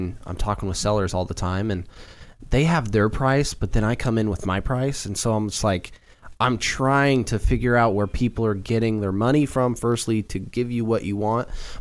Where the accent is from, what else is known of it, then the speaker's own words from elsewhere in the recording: Turner, Oregon, United States; So the home I grew up in Turner, Oregon, was just listed and put back on the market.